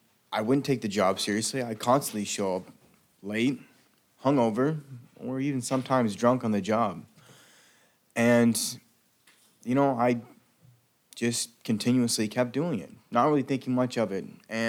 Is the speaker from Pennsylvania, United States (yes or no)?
no; Las Vegas, Nevada, United States; I'm from Las Vegas, Nevada.